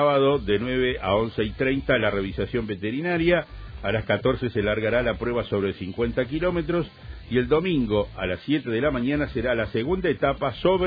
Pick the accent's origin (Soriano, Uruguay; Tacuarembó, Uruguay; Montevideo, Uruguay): Soriano, Uruguay; soy de Soriano, recorriendo la majada en Parisión.